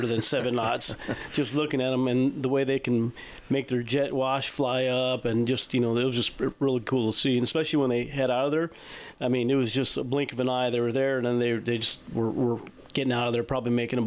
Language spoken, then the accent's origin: English; Ontario, California, United States; So I'm from Ontario, California, and it's the next city over, so Upland, Upland, California.